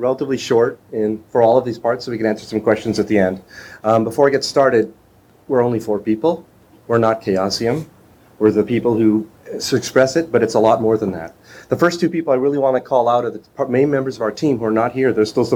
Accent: Canada; I mean, I grew up in Canada, and the shipping even from the U.S. is horrible.

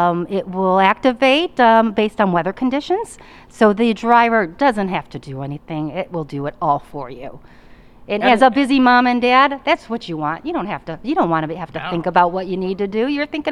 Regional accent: Michigan, United States; in the Midwest, of course, where I'm from Michigan

